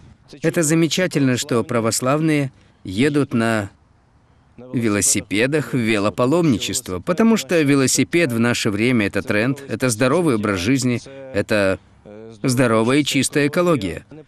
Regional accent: Zhytomyr, Zhytomyr Oblast, Ukraine; Мы из Житомира. Это будет наша первая поездка в Святогорск.

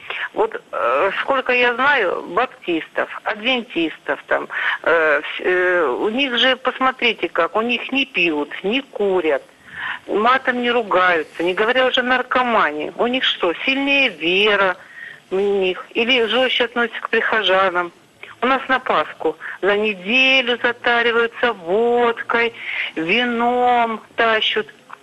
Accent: Stavropol Krai, Russia; я из Ставропольского края.

